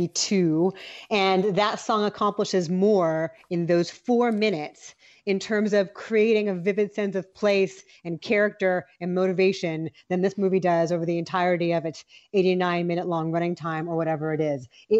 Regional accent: Woodland Hills, California, United States; I am a Valley Girl. I grew up in Woodland Hills in the 80s.

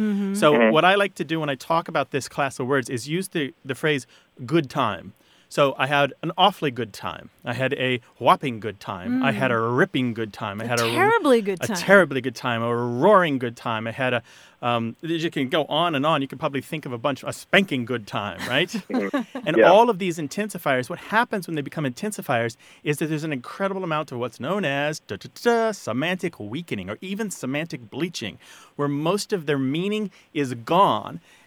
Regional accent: United States; I wouldn't call them a team, but I'm an American.

